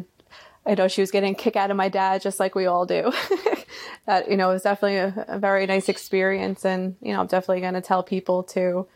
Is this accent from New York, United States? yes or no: yes; Long Island, New York, United States; I'm from Long Island.